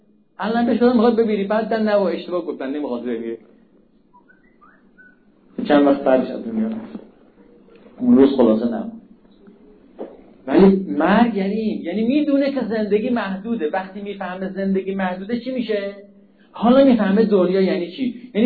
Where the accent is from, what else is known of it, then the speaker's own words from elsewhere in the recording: Hamadan, Iran; من همدانی هستم.